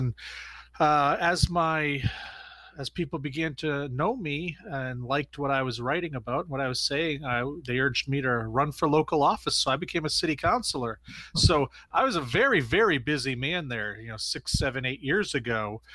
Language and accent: English; Maine, United States; Well, I am originally from Central Maine. I still live here.